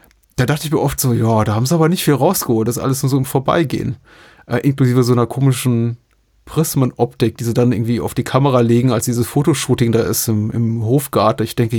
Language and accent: German; Würzburg, Bavaria, Germany; Würzburgs, weil das ist ja irgendwie meine alte Heimatstadt, in der ich meine Kindheit und frühe Jugend verlebte